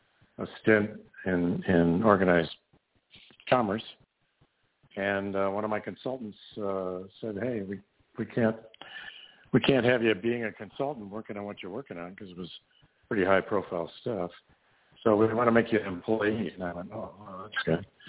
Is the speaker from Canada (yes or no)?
no; Detroit, Michigan, United States; born there; moved away as an adult; also born or lived in Columbus / Chicago / Connecticut / New York; I was born in Detroit, which is where my ancestral home is. And then right during college, I left there. And I've never gone back in terms of living there.